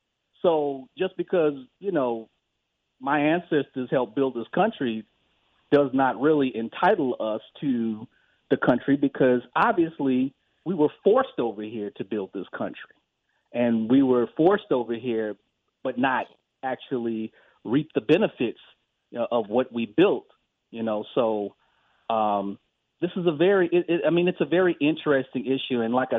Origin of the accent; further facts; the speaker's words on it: United States; on paper, yes, I'm American